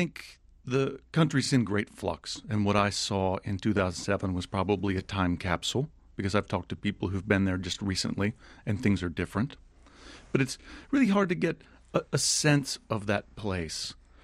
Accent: United States; And I didn't quite realize how much, as an American, I was used to seeing a message for commerce on every surface.

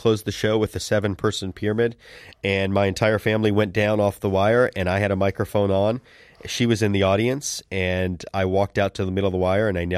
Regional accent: Sarasota, Florida, United States; during training here in my hometown of Sarasota

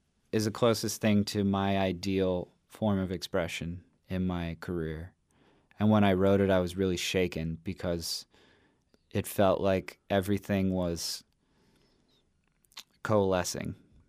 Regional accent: California, United States; But musically, the California thing is growing up with a real deep connection to the dia

